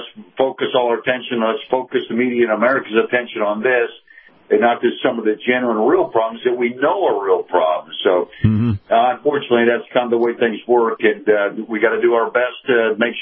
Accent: Kansas City, Kansas, United States; now in Sarasota, United States; Of course, all my formative years were growing up on the Kansas side of Missouri. Kansas City, Kansas

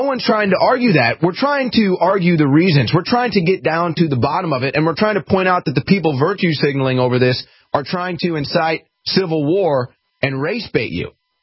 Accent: St. Louis, Missouri, United States; Of course, I'm from St. Louis.

